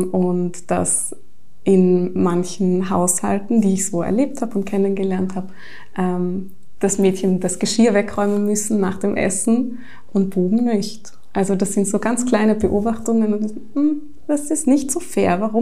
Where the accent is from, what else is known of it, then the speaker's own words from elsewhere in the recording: Carinthia, Austria; moved away; weil ich Kärntnerin bin und jetzt schon sehr lange nicht mehr in Kärnten lebe, aber mich das schon sehr geprägt hat, meine Kindheit und Jugend. Bin in einer sehr liberalen Familie aufgewachsen